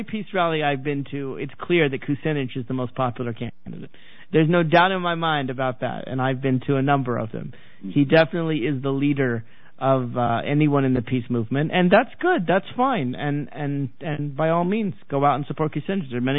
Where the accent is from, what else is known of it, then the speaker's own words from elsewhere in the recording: Nashville, Tennessee, United States; I will be gone to my hometown of Nashville, Tennessee